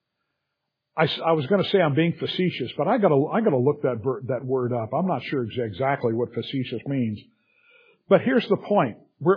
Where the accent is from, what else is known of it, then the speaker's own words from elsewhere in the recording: Venice, California, United States; born there; I was born in Venice, California. We lived literally on Venice Boulevard.